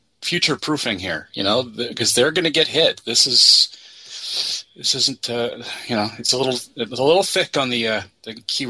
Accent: Canada; and we're so Canadian, aren't we?

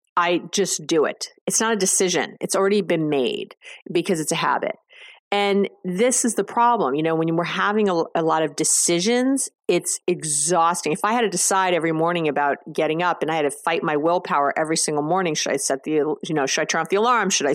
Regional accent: New York, United States; I'm a Jew from New York. That's all we do. We have a lot of school.

